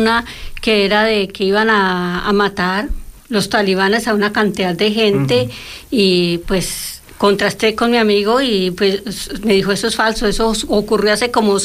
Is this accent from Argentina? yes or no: no; Colombia; yo soy colombiana